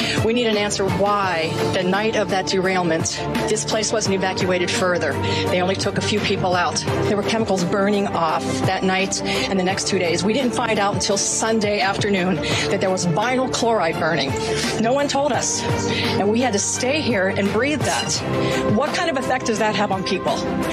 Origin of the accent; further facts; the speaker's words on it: East Palestine, Ohio, United States; I'm from East Palestine, 27-year resident.